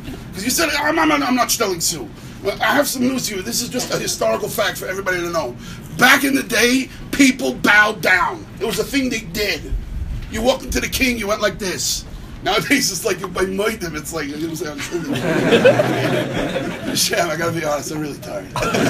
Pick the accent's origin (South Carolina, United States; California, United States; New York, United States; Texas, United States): New York, United States; Brooklyn; I grew up in Brooklyn, and you had a three-story house